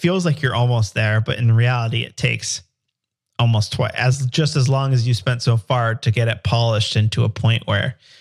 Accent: Canada; I'm a developer from Canada

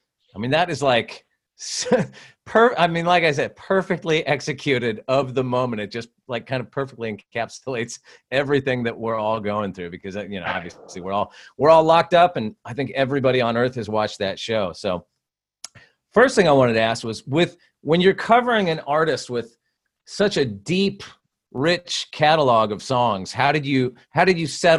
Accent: Santa Barbara, California, United States; I'm from Santa Barbara, California.

